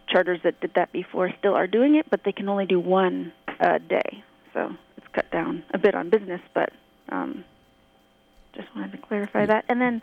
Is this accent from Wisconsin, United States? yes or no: no; Homer, Alaska, United States; I'm a mom from Homer, and I just wanted to clarify about the half-day charters